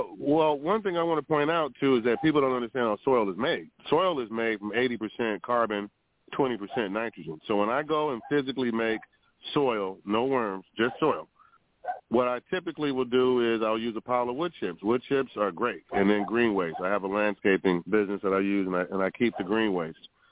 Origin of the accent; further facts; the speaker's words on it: Los Angeles, California, United States; I grew up in Los Angeles. I graduated from Dorsey High School.